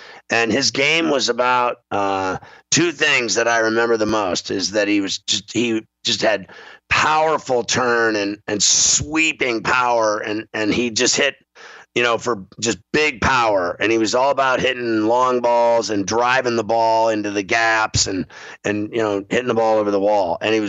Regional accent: Kansas City, Missouri, United States; born there; I was born in Kansas City, at St. Luke's, and, it is what it is. So I know how cool Kansas City is.

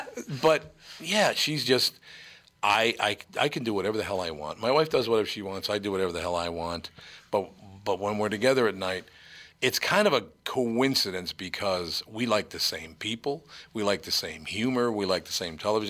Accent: Minneapolis, Minnesota, United States; I grew up in North Minneapolis. I don't know how to fucking roller skate.

